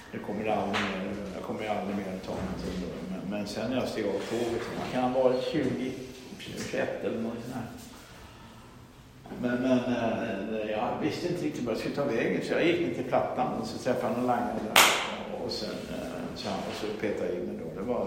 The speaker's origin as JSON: {"language": "Swedish", "town": "Stockholm", "region": "Stockholm County", "country": "Sweden", "said": "när jag kom till fosterhemmet så … Bara för att jag kom från Stockholm då."}